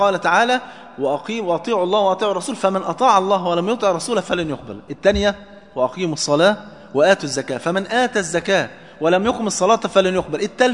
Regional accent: Egypt; كان زمان عندنا في مصر

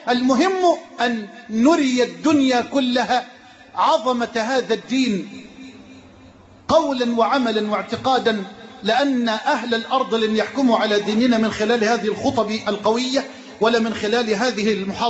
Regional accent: Egypt; اللهم اجعل بلدنا مصر أمنا أمانا سخاء رخاء

